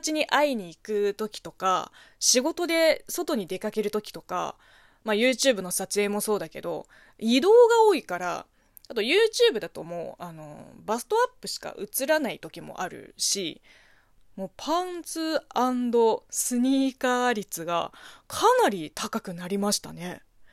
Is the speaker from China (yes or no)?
yes; China; 中国生まれ中国育ちの私